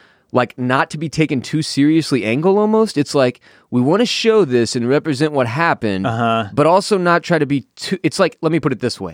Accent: Texas, United States; because obviously growing up in Texas, we were very aware of this when it happened.

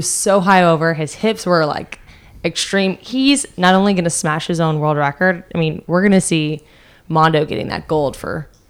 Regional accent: New Jersey, United States; Well, then I'll pick Sydney because I'm from New Jersey.

